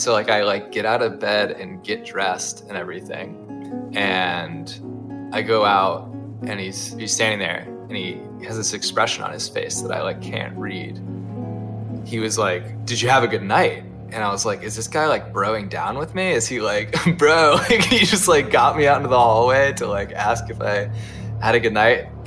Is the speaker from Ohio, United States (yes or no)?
yes; Ohio, United States; Maybe because I'm from Ohio, I don't know.